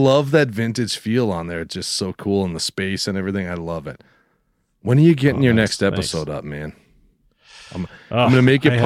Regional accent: Cook, Minnesota, United States; Well, the one where I grew up in Cook there, that's the Comet Theater.

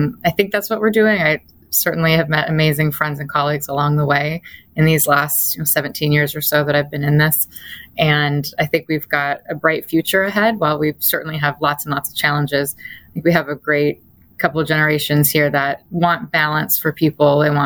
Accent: Beaverton, Oregon, United States; I'm from Beaverton, Oregon, which is the home of Nike.

